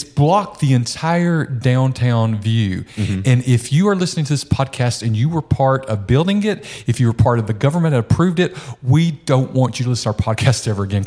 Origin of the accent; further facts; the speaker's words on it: Oak Ridge, Tennessee, United States; I grew up outside of Oak Ridge, Tennessee